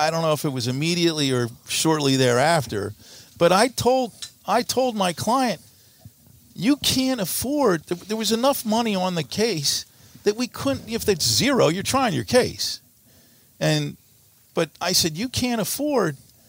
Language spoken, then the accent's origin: English; Philadelphia, Pennsylvania, United States; Judge, I'm from Philly.